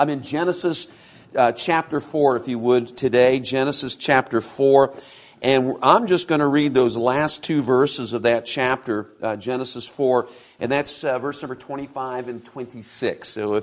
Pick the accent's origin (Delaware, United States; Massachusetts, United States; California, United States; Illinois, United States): Delaware, United States; My wife and I were both from the East Coast. We were born and raised in Delaware. Not too many folks know where Delaware is.